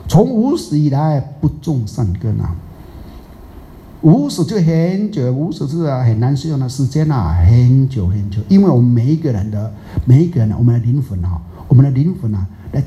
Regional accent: Taiwan; 我们台湾人讲的，南看就配暖，黑暗看就斗端

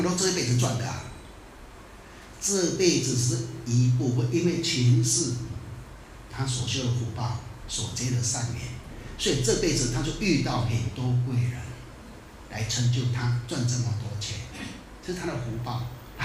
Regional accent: Taiwan; 我们台湾人没有这个

